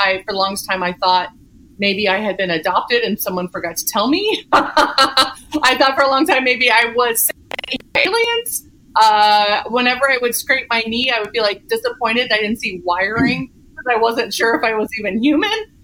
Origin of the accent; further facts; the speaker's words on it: Kansas, United States; also born or lived in Colorado; So I was a farm kid. I was raised in Kansas, born and raised. The second part of my youth, junior high, well, let's just say high school, college was Colorado, but Kansas, I was in a very rural area.